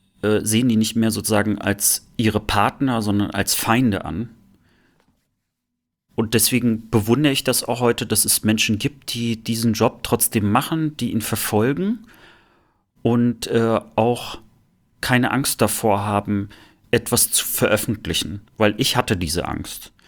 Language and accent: German; Rostock, Mecklenburg-Vorpommern, Germany; Und bei uns in Rostock, in Lichtenhagen gegenüber, war das sogar so krass, dass das Gymnasium zwei Schülerzeitungen hatten.